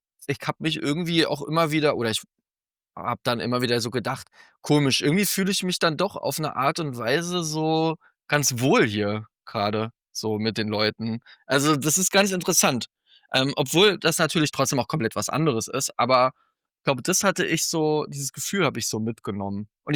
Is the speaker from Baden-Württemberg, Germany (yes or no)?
no; Schwerin, Mecklenburg-Vorpommern, Germany; also born or lived in Thuringia; ich bin ja aus dem Osten, also aus Schwerin und Thüringen